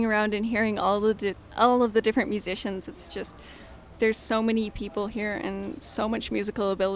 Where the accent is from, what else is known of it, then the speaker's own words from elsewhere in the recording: Rye, Colorado, United States; Yeah, I'm from Rye.